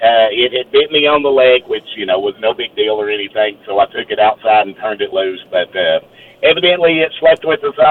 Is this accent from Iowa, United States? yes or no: no; Kentucky, United States; Okay, first and foremost, I'm from Kentucky. … down here